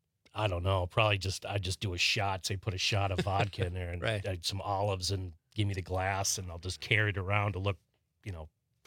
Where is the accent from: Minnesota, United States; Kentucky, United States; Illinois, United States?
Minnesota, United States; I'm from Minnesota, not as old fashions are there, but not quite like Wisconsin.